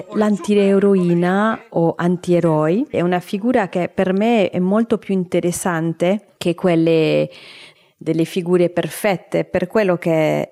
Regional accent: Lima, Peru; moved away; Io sono cresciuta a Lima

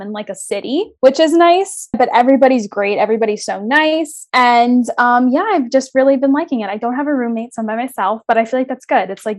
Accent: New Jersey, United States; I am from New Jersey, but I'm currently living in West Virginia because I am attending WVU.

